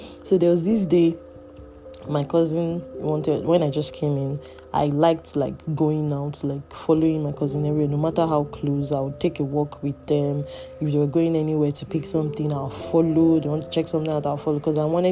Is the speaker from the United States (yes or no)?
no; Nigeria; if you, as a Nigerian, you know, when you want to go and fill your gas